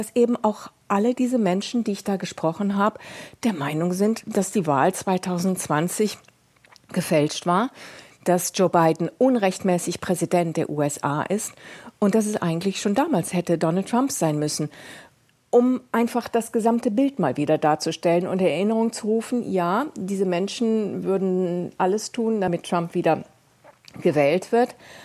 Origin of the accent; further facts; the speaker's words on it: Germany; wie sich Dinge wahnsinnig schnell entwickelt haben in den Jahren 32 und 33 bei uns in Deutschland